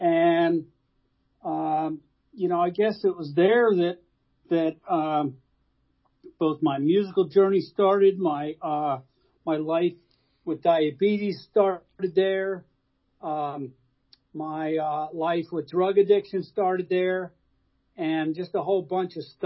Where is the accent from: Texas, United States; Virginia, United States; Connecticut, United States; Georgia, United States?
Virginia, United States; born there; also born or lived in Hawaii / Rochester, New York; So I was born in Virginia. My dad was in the Navy.